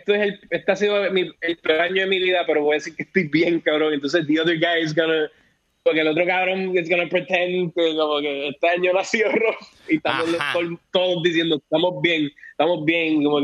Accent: Puerto Rico; Pero básicamente ahora yo soy puertorriqueño

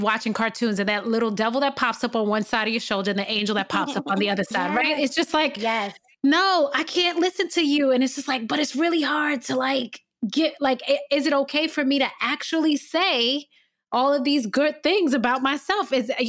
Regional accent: New York, United States; accent: New York; Do I have too much of an accent? Like my New York accent, am I going to like butcher words?

